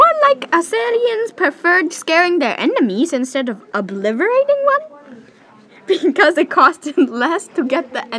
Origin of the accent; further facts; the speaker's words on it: United Kingdom; I'm British, and … then this is Tech Up Time